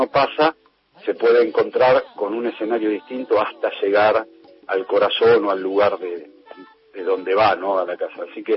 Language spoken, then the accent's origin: Spanish; Buenos Aires, Argentina; Nosotros somos porteños. En el caso mío, mi familia es de Tucumán